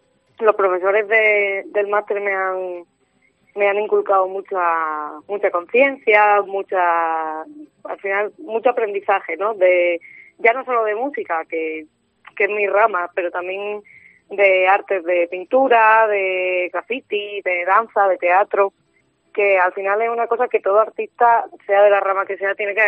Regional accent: Yecla, Region of Murcia, Spain; now in Granada, Spain; yo soy de Yecla, de un pueblo de Murcia, y vine a Granada a hacer el superior, el conservatorio superior.

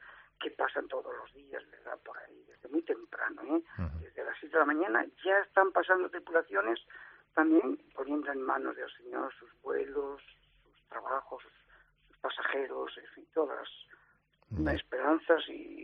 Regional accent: Madrid, Community of Madrid, Spain; also born or lived in Motilla del Palancar; Yo soy también oriundo de Motilla de Palancar y Cuenca, pero criado en Madrid, en Barajas, desde los 2 años, donde mi padre pues también trabajó en el aeropuerto, mis hermanos también han trabajado

